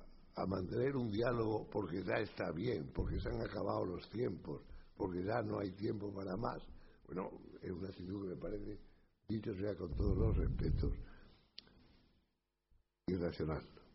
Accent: Extremadura, Spain; Yo soy extremeño

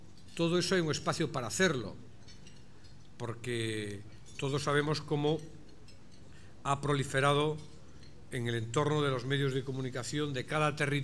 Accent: Galicia, Spain; es importante, desde luego, en mi tierra, en Galicia

